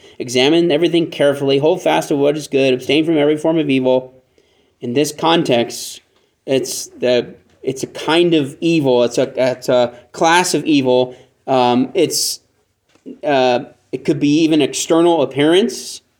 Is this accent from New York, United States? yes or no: no; California, United States; So when I grew up in California, there was a park right behind us.